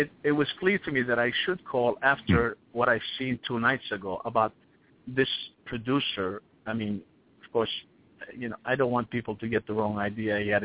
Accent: Bethlehem, West Bank, Palestine; not only do I come from Bethlehem, but I have olive skin.

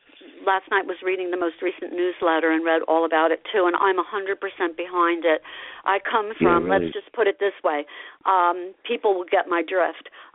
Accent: Asbury Park, New Jersey, United States; because they all know I grew up in Asbury Park.

